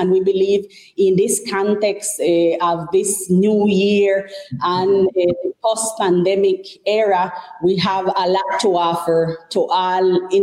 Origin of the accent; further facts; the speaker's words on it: Caribbean coast, Nicaragua; You can hear my accent. I am actually from the Caribbean coast